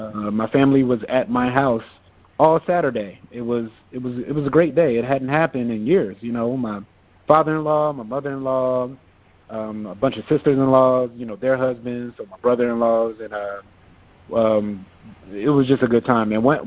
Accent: Atlanta, Georgia, United States; also born or lived in Pennsylvania; I was born in Pennsylvania. Both of my parents were in the military, so I moved around my whole life until I got to Georgia, and that's where I went to high school in Atlanta, Southwest Cab High School.

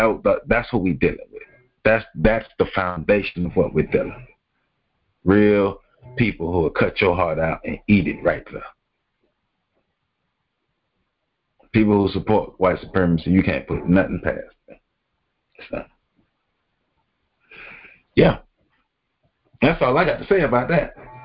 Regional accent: the South, United States; Anywho, man, we're from the South, man, so we like our racism out front.

